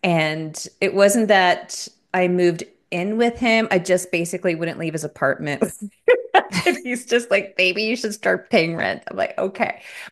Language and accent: English; Calgary, Alberta, Canada; born or raised there; also born or lived in Montreal; now in British Columbia, Canada